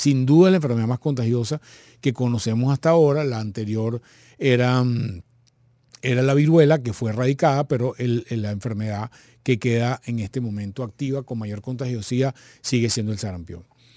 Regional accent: Venezuela; lo cual es una buena noticia para nosotros como venezolanos

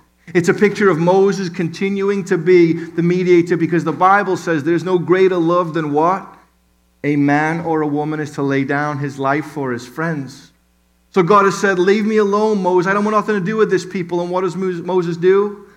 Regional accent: Liverpool, North West England, United Kingdom; Out popped the golden calf, and I'm from Liverpool. Liverpool people are crazy, amen?

